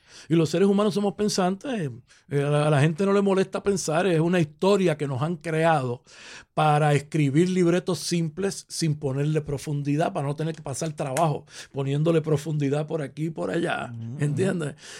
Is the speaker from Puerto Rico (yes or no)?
yes; Puerto Rico; vamos a reírnos de cómo los puertorriqueños vivimos.